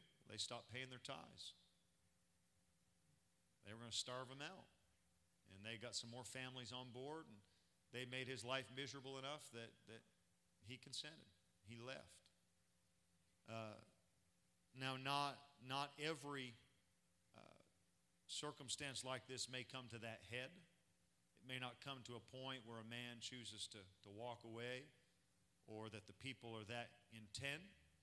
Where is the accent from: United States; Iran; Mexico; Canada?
Canada; Eastern Canada; So I grew up in Eastern Canada.